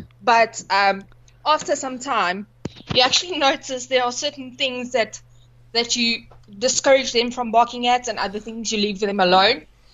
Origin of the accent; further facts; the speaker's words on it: Johannesburg, Gauteng, South Africa; now in Nelspruit, South Africa; I'm not from Nelspruit originally. I came from Joburg